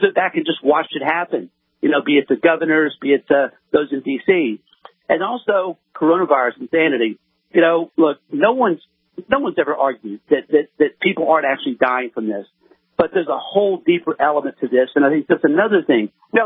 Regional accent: Texas, United States; I'm from Texas, got a lot of friends here.

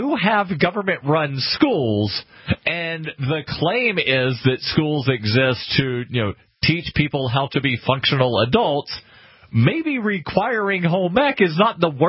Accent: Alabama, United States; I was born and raised in Alabama, where, you know, like, the football program and the basketball program funded all of the other athletic programs.

